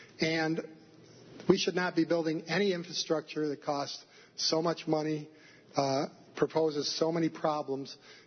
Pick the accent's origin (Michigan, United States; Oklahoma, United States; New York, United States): New York, United States; Binghamton; now in Brooktondale, United States; But I come from Binghamton. I was the former mayor there for 8 years, the sacrifice zone, so to speak.